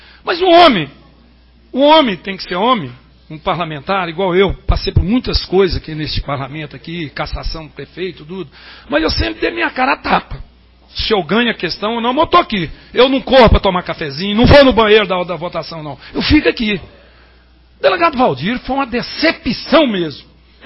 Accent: Anápolis, Goiás, Brazil; born there; quando eu nasci em Anápolis não tinha nem rádio.

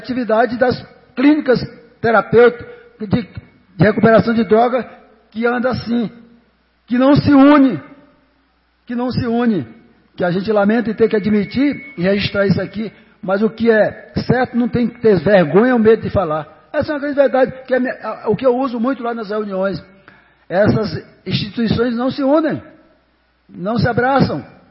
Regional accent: Maranhão, Brazil; now in Goiás, Brazil; Sou maranhense, mas sou goiano há 40 anos aqui também.

